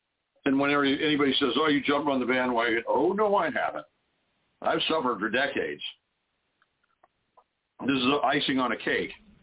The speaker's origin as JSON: {"language": "English", "region": "California", "country": "United States", "tie": "born or raised there", "said": "I'm born and raised in East Bay, grew up with them."}